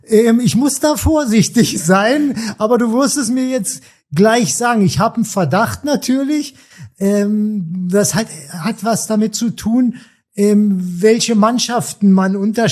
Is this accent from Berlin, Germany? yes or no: yes; Berlin, Germany; born there; Ich bin in West-Berlin geboren. Da war die Mauer noch